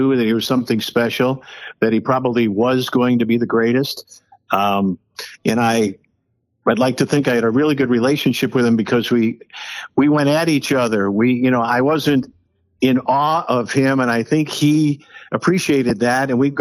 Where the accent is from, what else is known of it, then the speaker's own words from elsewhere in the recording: Buffalo, New York, United States; now in Chicago, United States; I grew up in Buffalo, New York, which is exactly the same. It's just a smaller Chicago, same ethnic mix of people, same weather, same blue-collar attitude.